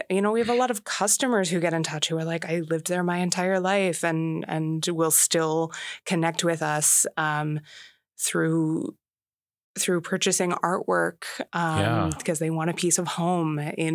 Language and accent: English; Pennsylvania, United States; I'm originally from Pennsylvania, and here I am now.